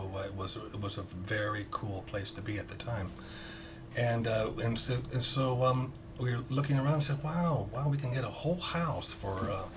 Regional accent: Omaha, Nebraska, United States; born there; also born or lived in Kansas City / Denver, Colorado / California; Well, I was born in Omaha, Nebraska, okay. Kansas City. Denver, Colorado, California, and a lot of different states. We moved every 2 years

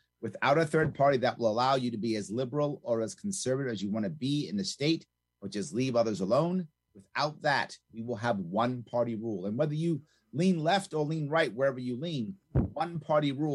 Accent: New York City, New York, United States; Born and raised in New York City. I now live in Queens.

